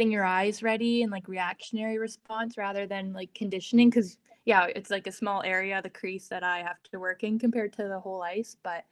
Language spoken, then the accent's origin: English; Canada; I'm in quarantine right now too, as a Canadian.